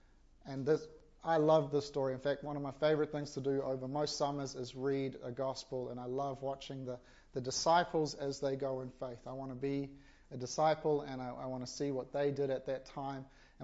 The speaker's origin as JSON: {"language": "English", "country": "South Africa", "tie": "born or raised there", "said": "growing up in South Africa, fairly conservative culture and stuff like that, and respect and stuff is quite high. And I'm not from a Christian family"}